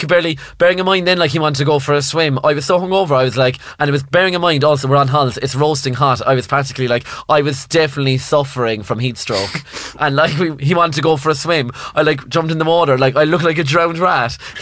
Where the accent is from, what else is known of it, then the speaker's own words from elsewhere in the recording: Ireland; I'm pure Irish mammy